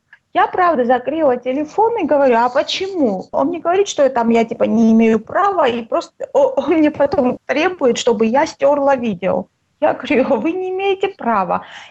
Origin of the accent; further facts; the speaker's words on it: Gagra, Abkhazia, Georgia; now in Tbilisi, Georgia; Я сама из Абхазии, беженка, и поэтому живу сейчас в Тбилиси. А вообще я из Гагры.